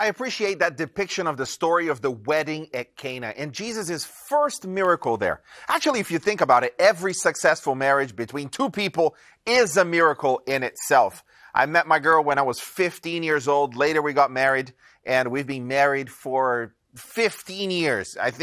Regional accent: Brazil; in some languages, like Latin languages, I come from Brazil, in Portuguese, the word for wedding and marriage is the same.

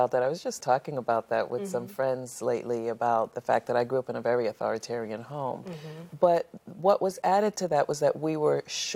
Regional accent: Brooklyn, New York, United States; moved away; I mean, I grew up in Brooklyn in my first part of life before my family relocated.

